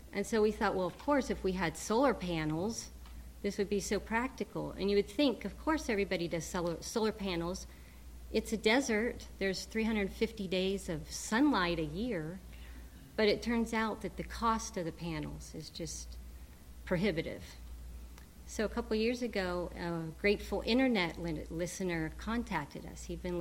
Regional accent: South Carolina, United States; I grew up on the Bob Jones campus where my parents were professors, and it warms my heart to see some of their colleagues still.

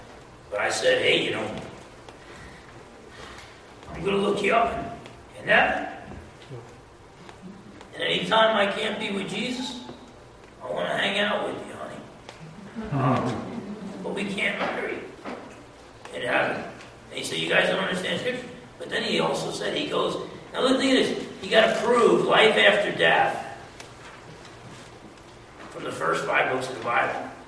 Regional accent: New Jersey, United States; Now I'm from New Jersey, so a little bit pessimistic in this picture

